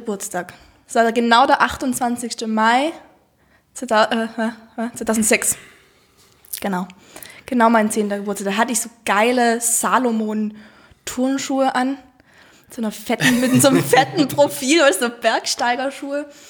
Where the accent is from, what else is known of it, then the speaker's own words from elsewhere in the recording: Trentino-Alto Adige, Italy; Ich komme aus Südtirol und bin schon immer so ein bisschen mit dem Fahrradfahren verwurzelt.